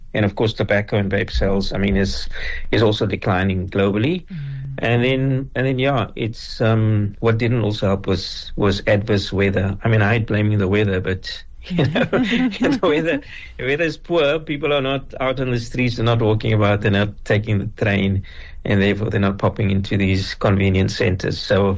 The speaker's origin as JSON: {"language": "English", "country": "South Africa", "said": "I think as South African businesses, sometimes we venture into foreign lands"}